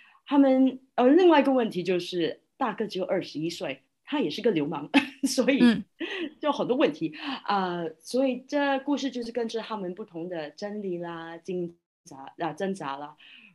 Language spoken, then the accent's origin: Chinese; Singapore; now in Australia; 我原本是新加坡人，现在住在澳大利亚。